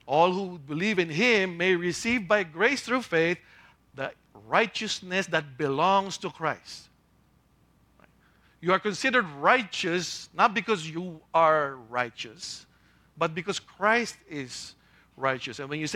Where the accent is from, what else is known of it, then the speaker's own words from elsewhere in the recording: Philippines; But, well, since I'm Filipino, I see it more in the culture, right?